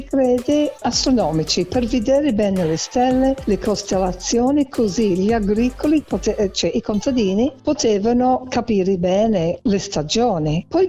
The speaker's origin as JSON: {"language": "Italian", "region": "England", "country": "United Kingdom", "second_language": "Italian", "said": "spesso pensano che io, essendo inglese, faccio l'errore"}